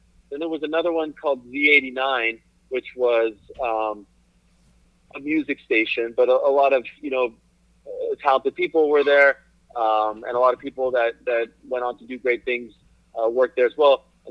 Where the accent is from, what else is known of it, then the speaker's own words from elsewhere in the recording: Montreal, Quebec, Canada; growing up in Montreal, you have to be an NHL fan.